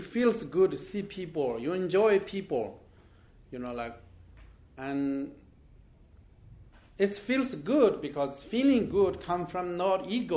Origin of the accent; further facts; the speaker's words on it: Tibet, China; born there; English is a second language; I was born in Tibet.